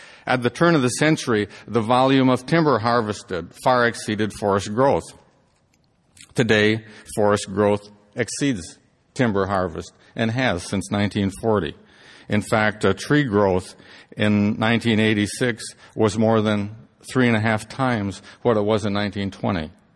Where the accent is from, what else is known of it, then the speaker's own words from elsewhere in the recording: Wisconsin, United States; In fact, the most serious wildfire ever in the United States was in my home state of Wisconsin in 1871.